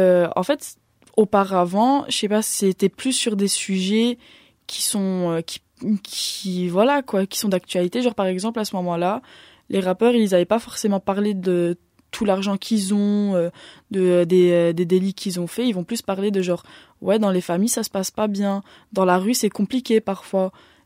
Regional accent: Brussels, Brussels-Capital Region, Belgium; là maintenant je vis à l'IPPJ, mais de base je viens de Bruxelles.

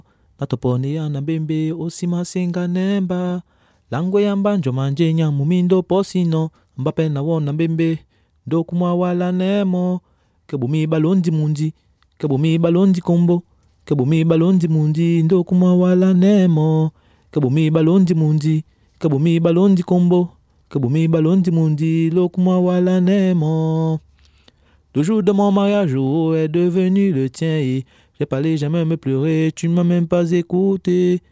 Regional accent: Cameroon; Chez nous, au Cameroun, on appelle ça du makossa.

